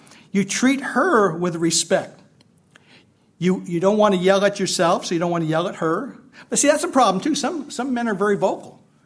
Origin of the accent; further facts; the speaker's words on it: Pennsylvania, United States; I grew up here in Pennsylvania and around some great Italian families.